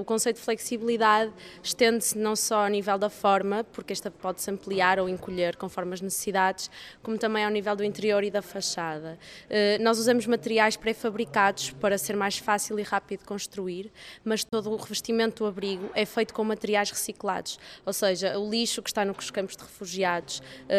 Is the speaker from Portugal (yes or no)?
yes; Porto, Norte, Portugal; que sou do Porto